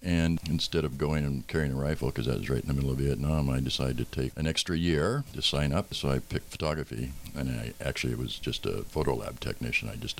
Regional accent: Quincy, Washington, United States; also born or lived in Ephrata / Enumclaw; No, not at all. I was born in Ephrata, Washington, and then lived in Quincy because Quincy didn't have a hospital. So I was born in Ephrata.

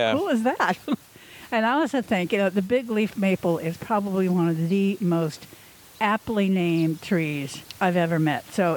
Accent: Midwest, United States; also born or lived in New England; And I think about, of course, growing up in the Midwest and New England, maples meant sugar maples, which meant sugar maple syrup.

